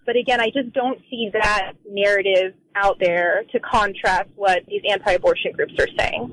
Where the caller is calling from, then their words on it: Silver Spring, Maryland, United States; I'm calling from Silver Spring, Maryland.